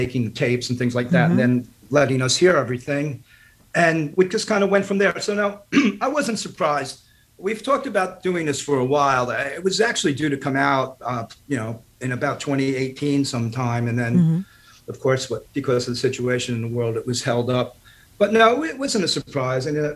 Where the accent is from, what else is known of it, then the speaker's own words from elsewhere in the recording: New Jersey, United States; moved away as an adult; now in New York City, United States; Especially, you know, here in the city where we all basically grew up, and, you know, I moved here from New Jersey when I was 18.